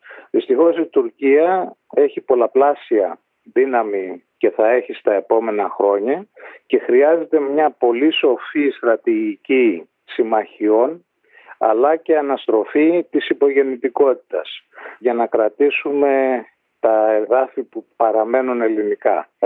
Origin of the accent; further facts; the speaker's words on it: Greece; moved away; Δεν είμαι εξαίρεση από τους Έλληνες που είναι έξω από τον ελλαδικό χώρο.